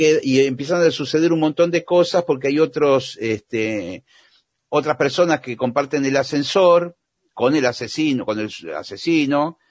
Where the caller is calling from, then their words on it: Mar del Plata, Buenos Aires Province, Argentina; de Mar del Plata. Qué bien me hace escucharlos en estos días tristes en la Argentina.